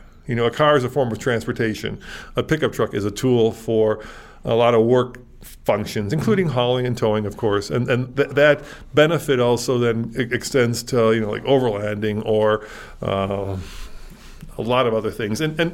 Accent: Chicago, Illinois, United States; Here in Colorado, and I don't know, you know, I grew up in Chicago, so it's a little different there

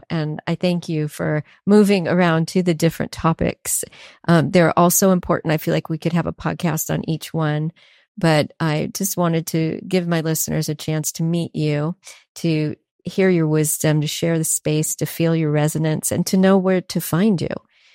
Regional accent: United Kingdom; born there; I am a Brit by birth. I'm half British

